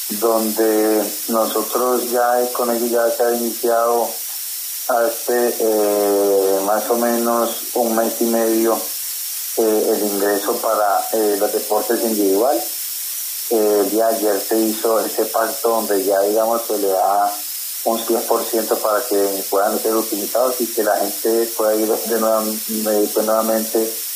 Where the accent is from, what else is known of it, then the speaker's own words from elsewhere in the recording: Cali, Valle del Cauca, Colombia; donde nosotros como caleños tengamos una política para todas las empresas del deporte